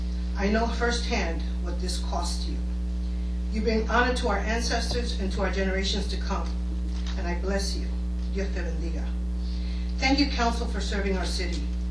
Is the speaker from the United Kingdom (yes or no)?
no; Bethlehem, Pennsylvania, United States; I am a resident of East Fifth Street in South Bethlehem. I was raised in Bethlehem, established my career here, raised my family here, and served here.